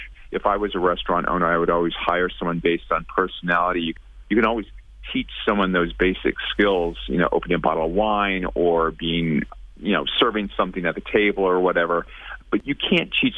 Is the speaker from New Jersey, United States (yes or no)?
no; Minnesota, United States; I'm from Minnesota, and we ate like farmers.